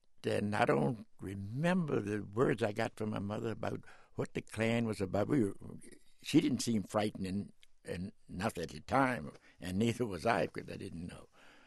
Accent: Washington, District of Columbia, United States; I had a happy time the whole time until, I found when the barriers start to reflect it on you.

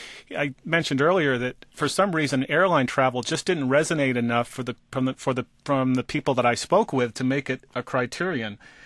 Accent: Mansfield, Connecticut, United States; I grew up in Mansfield, which borders Windham.

